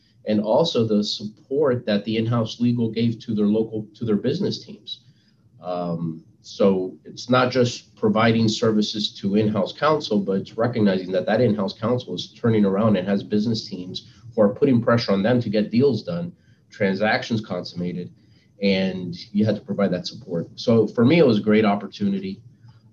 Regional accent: Miami, Florida, United States; Well, I'm a local Miami person. I was raised in Miami. I went to University of Miami for undergrad. Then I went to Florida State for law school. Soon after law school, I came back to Miami.

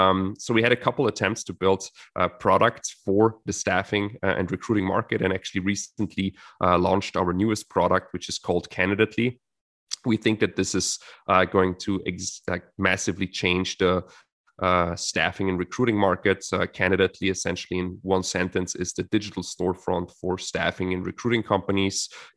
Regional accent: Vienna, Austria; English is a second language; I come from Austria, so I grew up in Vienna.

